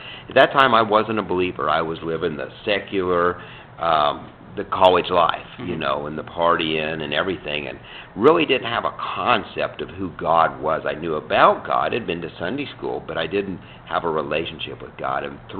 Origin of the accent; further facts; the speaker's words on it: Lincoln, Kansas, United States; Well, I'm actually from Central Kansas, and when I say Central Kansas, in the Midwest, in a small town called Lincoln, Kansas. So grew up there and ended up going to college at Kansas State University